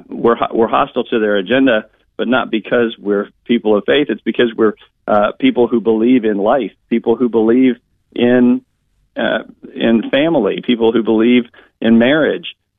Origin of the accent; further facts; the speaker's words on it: Virginia, United States; their FBI is seeking to infiltrate Catholic churches in my home state of Virginia